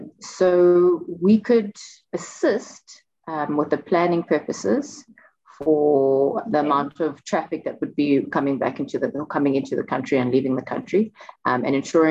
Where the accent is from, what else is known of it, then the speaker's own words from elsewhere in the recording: South Africa; but we're in South Africa. That's not going to happen. I'm not going to go to NASA as a South African.